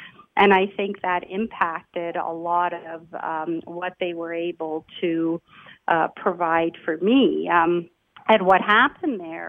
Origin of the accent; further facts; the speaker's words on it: Toronto, Ontario, Canada; born there; English is a second language; My first language was not English, even though I was born in Toronto.